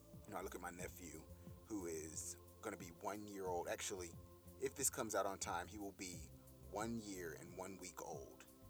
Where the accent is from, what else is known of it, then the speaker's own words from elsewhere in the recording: Durham, North Carolina, United States; which was maybe, campus 20-25 minutes from Durham, my hometown.